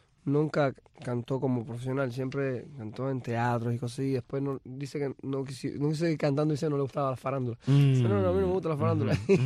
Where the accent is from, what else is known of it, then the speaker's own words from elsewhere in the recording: Havana, Cuba; yo me crié en Alamar, que estaban las zonas de todos los barrios de La Habana estaban metidos ahí, yo me crié entre todo tipo de gente